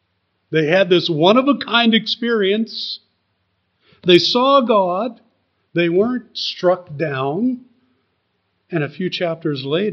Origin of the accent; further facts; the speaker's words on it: Missouri, United States; I come from Missouri, and that's the state motto, show me.